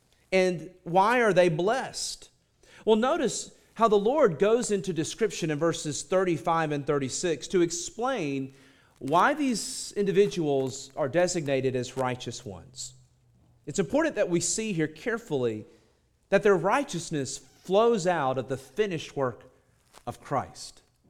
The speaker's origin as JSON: {"language": "English", "town": "Birmingham", "region": "Alabama", "country": "United States", "tie": "born or raised there", "said": "I grew up in Birmingham, Alabama, in closer to the city center as a kid my whole life."}